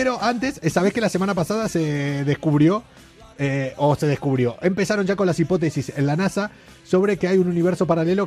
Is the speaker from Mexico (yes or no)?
no; Madrid, Community of Madrid, Spain; yo soy madrileño de toda la vida